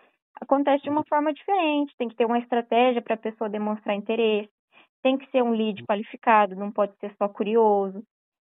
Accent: Paiçandu, Paraná, Brazil; Na verdade, é de Paissandu, bem do ladinho.

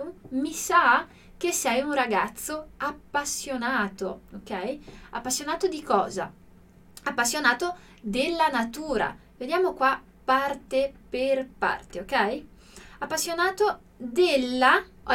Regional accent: Mantua, Lombardy, Italy; Portuguese is a second language; moved away; ele nasceu na cidade onde eu cresci na Itália, que é Mantova.

